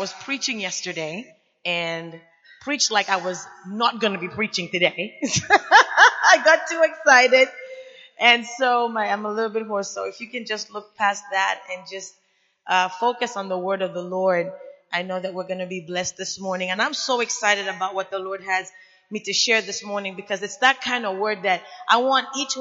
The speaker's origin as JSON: {"language": "English", "country": "Zambia", "moved": "as an adult", "lives_now": "United States", "said": "I'm originally from Zambia, Africa, and I came here to attend Geneva College. I was 18 years old"}